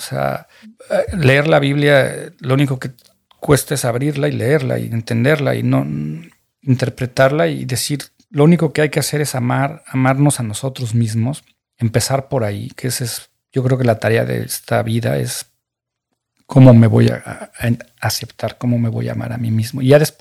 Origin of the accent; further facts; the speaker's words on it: Mexico; podríamos ser más empáticos con nosotros como mexicanos que estamos confundidos